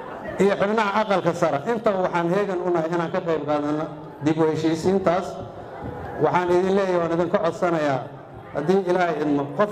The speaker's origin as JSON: {"language": "Somali", "region": "Jubaland", "country": "Somalia", "said": "aniga jubbaland baan ka soo jeedaa"}